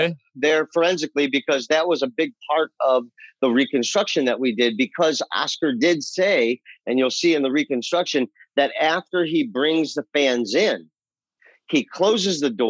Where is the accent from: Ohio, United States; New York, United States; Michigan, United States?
Ohio, United States; Cleveland; Like, I grew up in Cleveland, Ohio.